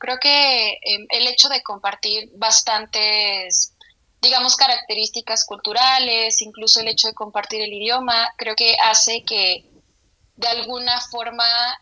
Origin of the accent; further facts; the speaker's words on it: Aguascalientes, Mexico; now in Mexico City, Mexico; Yo radico en Ciudad de México, pero soy de Aguascalientes